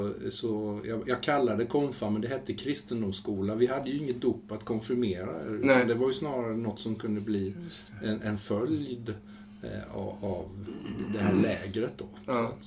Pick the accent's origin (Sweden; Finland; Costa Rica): Sweden; Jönköping, Jönköping County; Fastän jag kommer från Jönköping där man kan tro att var och varandra är fri.